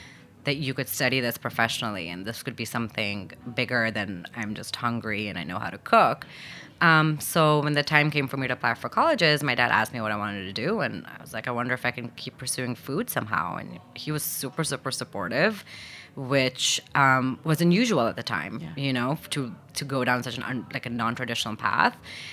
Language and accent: English; Pakistan; And so we moved back when I was just one. And then I was raised in Pakistan.